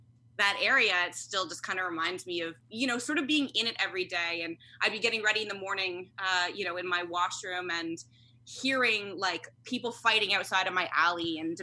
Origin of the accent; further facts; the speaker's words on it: Canada; Although I get called out as a Canadian all the time because I'll drop an A or I'll drop my O's.